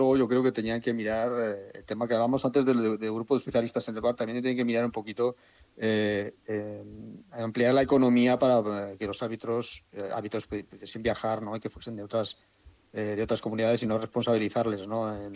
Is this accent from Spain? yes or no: yes; Aragon, Spain; Que soy aragonés y voy a pitar aquí